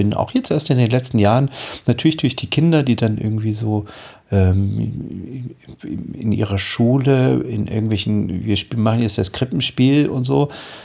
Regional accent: East Germany, Germany; ich bin in der DDR aufgewachsen.

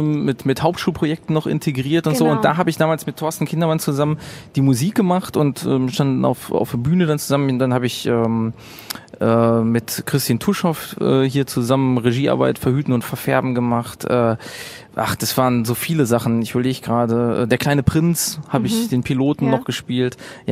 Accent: Bochum, North Rhine-Westphalia, Germany; Ich bin in Bochum geboren und war immer hier total verwurzelt mit meiner Stadt. So, weiß nicht, ich bin lokalpatriotisch schon aufgewachsen, auch mit dem VfL und alles.

